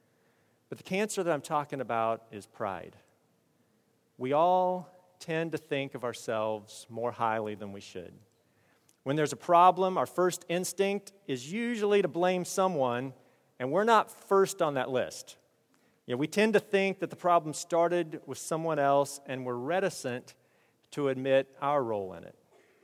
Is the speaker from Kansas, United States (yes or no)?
yes; Kansas, United States; and I'm from Kansas, we all went down to Kansas pretty quickly